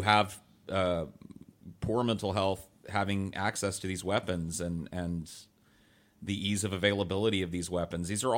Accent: United States; But, you know, I'm an American, and this is like weekly news to us here.

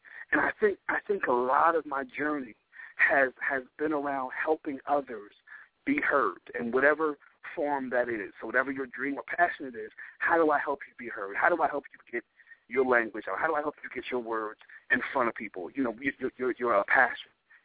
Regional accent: Maryland, United States; I grew up on the lower eastern shore of Maryland. My father was a pastor, still is pastoring on the lower eastern shore of Maryland. So in the country, way, way, way country, you know, near the border of Virginia.

